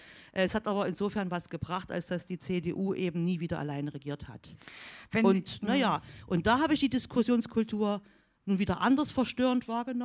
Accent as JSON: {"language": "German", "region": "East Germany", "country": "Germany", "said": "Ich komme aus der ehemaligen DDR, ich bin Ossi, das unterscheidet mich genug von vielen anderen in Deutschland."}